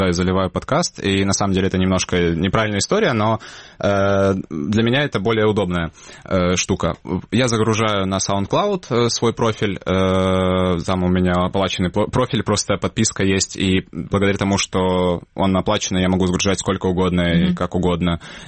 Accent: Crimea, Ukraine; я еще крымчанин, у меня не было такой бытового украинского

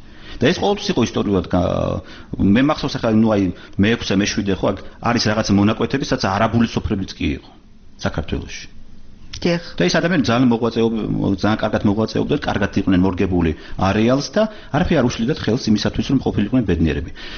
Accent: Tbilisi, Georgia; მე ვარ საქართველოს შვილი, გაზრდილი ვარ საქართველოს თბილისის და საქართველოს ყაიდაზე

